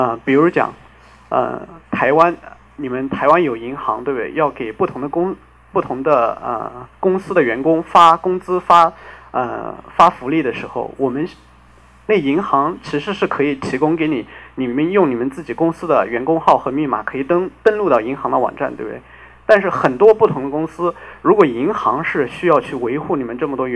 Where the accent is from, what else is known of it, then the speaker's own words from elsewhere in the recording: China; 因为我是来自大陆，所以说话可能会很快